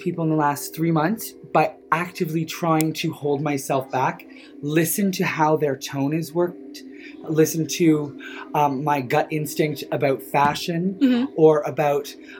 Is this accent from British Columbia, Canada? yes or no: no; Nova Scotia, Canada; I grew up in the Annapolis Valley.